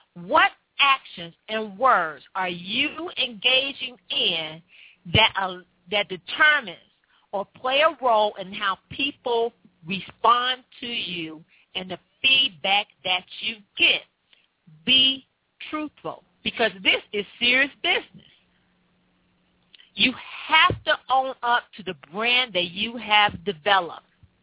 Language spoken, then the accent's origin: English; Chicago, Illinois, United States; I remember we was in the kitchen, and, you know, growing up in Chicago, you feel the radiators.